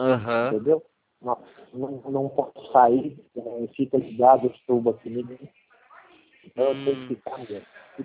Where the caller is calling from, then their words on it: Teófilo Otoni, Minas Gerais, Brazil; Teoflotone, Minas Gerais.